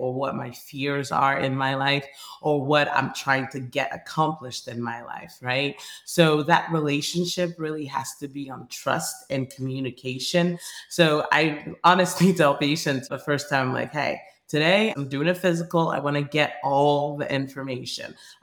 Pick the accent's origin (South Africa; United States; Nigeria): Nigeria; I grew up in Nigeria, and in Nigeria, we just didn't have as much access to, I guess, specialties and things like that.